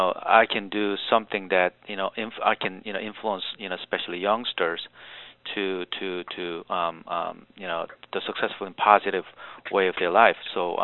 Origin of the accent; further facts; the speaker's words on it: South Korea; English is a second language; moved away as an adult; And myself, actually I was born and raised in South Korea. I came here in 1990.